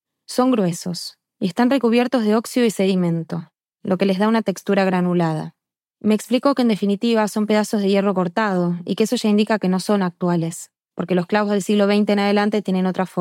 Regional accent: Argentina; Tal vez porque en mi país, Argentina

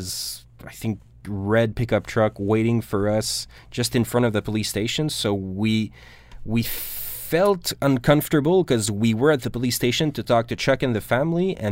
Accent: Canada; Yeah. So he wasn't too sure how to deal with us, and we're Canadian, so it's not the same approach.

